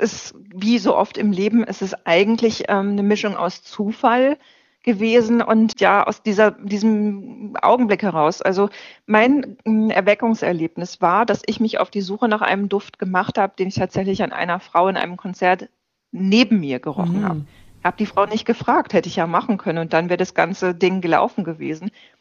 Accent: North Rhine-Westphalia, Germany; born there; ich bin im Ruhrgebiet geboren, das scheint mir nicht unbedingt in die Wiege gelegt zu sein. Also noch wirklich in einer Umgebung mit intakten Zechen und so.

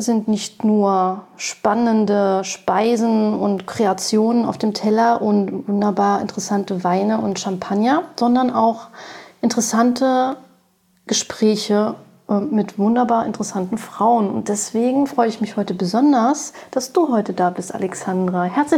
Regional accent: Berlin, Germany; born there; ich bin 45 Jahre alt, gebürtige Berlinerin

